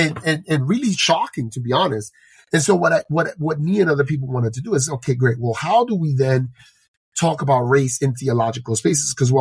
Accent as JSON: {"language": "English", "town": "New York City", "region": "New York", "country": "United States", "tie": "born or raised there", "said": "growing up in New York City, you know, we went to a Pentecostal church."}